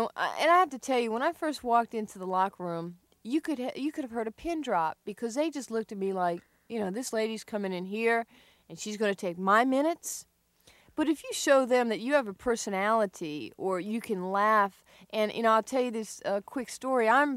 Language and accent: English; New York, United States; Growing up in New York, the way it kind of shook out on the streets